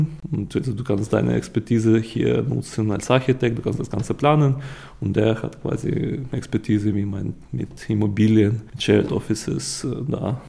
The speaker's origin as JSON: {"language": "German", "region": "Kyiv", "country": "Ukraine", "second_language": "German", "lives_now": "Germany", "said": "also ich komme selber aus der Ukraine, aus Kiew."}